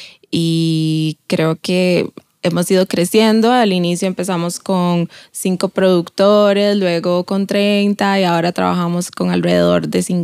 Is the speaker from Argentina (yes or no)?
no; Tarrazú, San José, Costa Rica; Yo por mi lado ya tenía muchos conocidos porque soy de ahí, de Tarazú, y la actividad principal es café